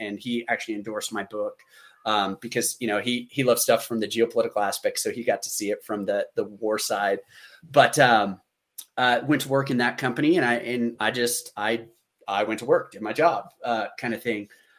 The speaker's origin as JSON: {"language": "English", "region": "Oklahoma", "country": "United States", "said": "Some of these guys are like from the Northeast. I'm like, why? Because I'm from Oklahoma?"}